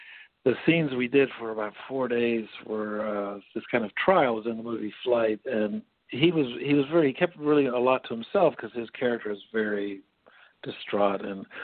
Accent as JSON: {"language": "English", "country": "Canada", "tie": "born there", "also_born_or_lived": "United States", "moved": "yes", "said": "I was born in Canada, and I'm a Canadian citizen still. After all these years, I still have my green card. Then we moved to the States for about 9 years, then I moved to South America."}